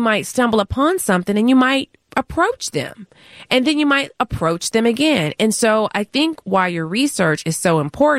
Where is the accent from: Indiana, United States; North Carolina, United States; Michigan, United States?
North Carolina, United States; I'm originally from North Carolina.